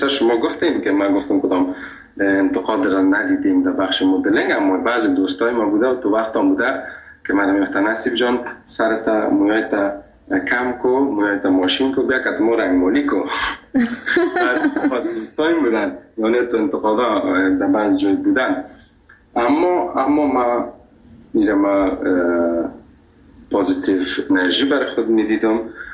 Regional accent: Afghanistan; گفتم از افغانستان.

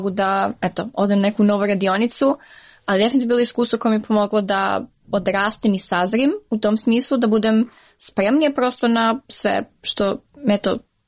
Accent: Niš, Southern and Eastern Serbia, Serbia; imam loš akcenat kad pričam engleski, imam akcenat kad pričam srpski, što sam iz Niš

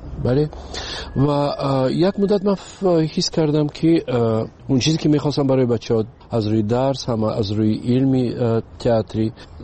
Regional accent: Tajikistan; پیش از همه تاجیکستان وطن است. برای این خانه ای من است و مادرم اینجاست، فرزندام اینجاست.

